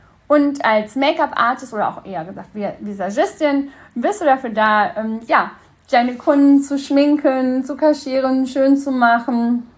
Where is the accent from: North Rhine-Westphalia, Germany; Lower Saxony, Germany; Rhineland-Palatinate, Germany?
North Rhine-Westphalia, Germany; ich komme ja aus dem Sauerland